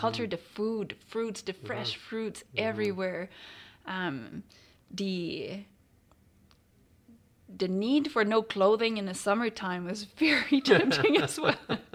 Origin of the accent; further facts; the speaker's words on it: Quebec, Canada; English is a second language; moved away as an adult; And I spent my youth all the way until I was about 18 years old in Quebec. I had never spoken English before. I grew up in Quebec.